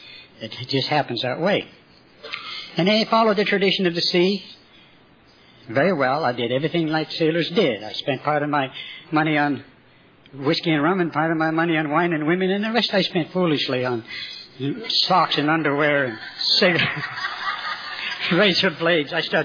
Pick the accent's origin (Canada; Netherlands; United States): Canada; I'm a Canadian